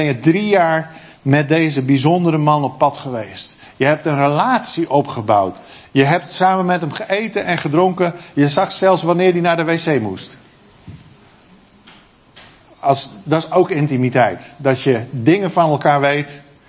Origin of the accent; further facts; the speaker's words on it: Netherlands; Ja, ik ben ook een echte Hollander